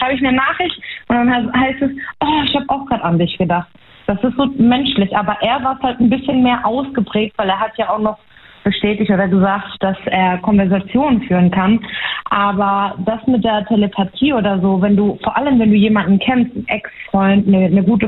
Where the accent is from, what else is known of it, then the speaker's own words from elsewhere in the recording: Baumholder, Rhineland-Palatinate, Germany; Ich bin aus der Pfalz, aus Baumholder.